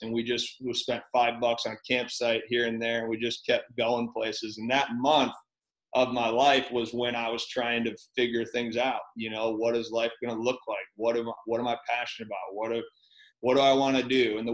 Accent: Michigan, United States; No, I grew up in Michigan. I went to Central Michigan. I transferred to Minnesota State.

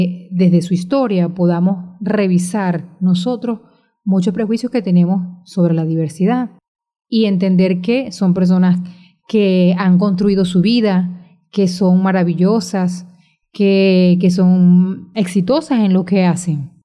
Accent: Venezuela; Y es un orgullo para mí como venezolana, y para todos los venezolanos

